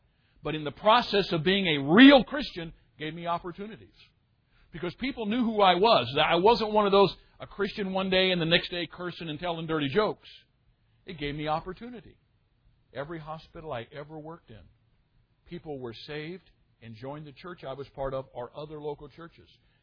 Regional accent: Illinois, United States; Dale was from North Carolina. I was from Southern Illinois. We both joined the Navy

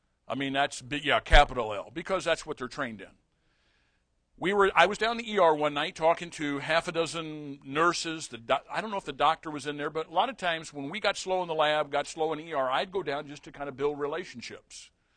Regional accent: St. Louis, Missouri, United States; born there; I grew up in St. You know, I was born in St. Louis.

